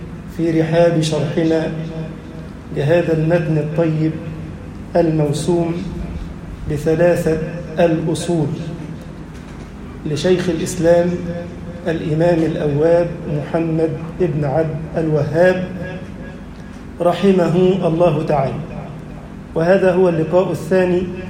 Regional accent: Egypt

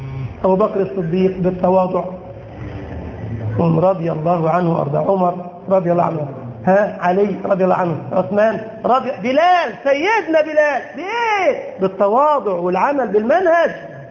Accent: Egypt; كان محل أحذية زمان عندنا في مصر، تعرف لسه موجود؟

